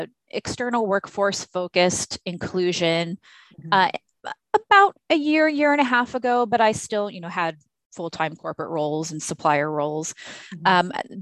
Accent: Arkansas, United States; also born or lived in Texas; I grew up in a lower class, blue collar family. I was raised in the South in Arkansas and Texas.

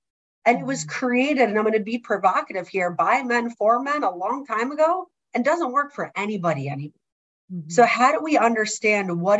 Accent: New Jersey, United States; now in Michigan, United States; So I grew up in New Jersey, came to Michigan.

